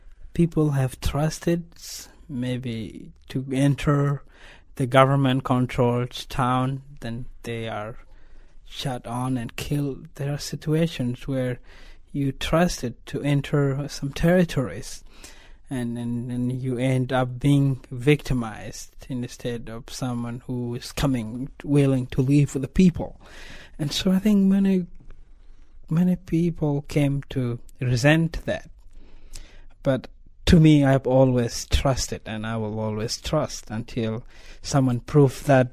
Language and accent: English; Sudan; And when I grew up in Sudan, I always questioned myself, why the war?